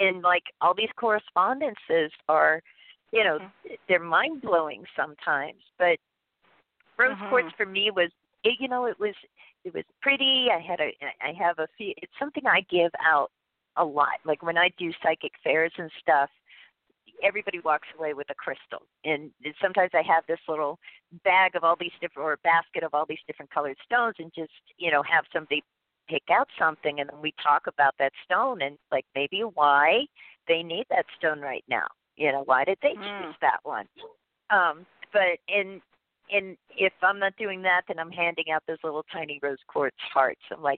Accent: New Kensington, Pennsylvania, United States; Like for me, like it was like I grew up in Pennsylvania, right? You know, outside of Pittsburgh.

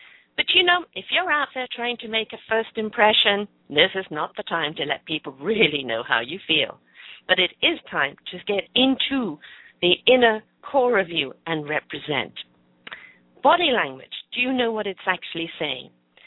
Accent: United Kingdom; I have a natural handicap. I am British. Our humor is dry.

